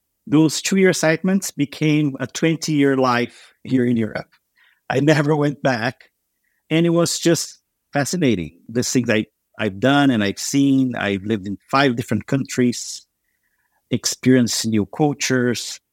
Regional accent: Brazil; moved away as an adult; I was born and raised in Brazil, spent most of the beginning of my career over there

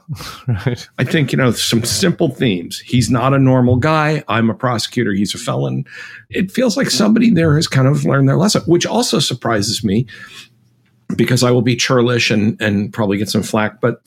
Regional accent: Delaware, United States; it's effective with business to say I'm from Delaware where all of you are incorporated.

